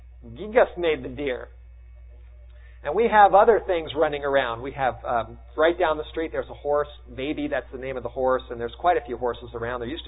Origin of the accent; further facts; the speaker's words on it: Studio City, California, United States; I grew up in Studio City in the Los Angeles area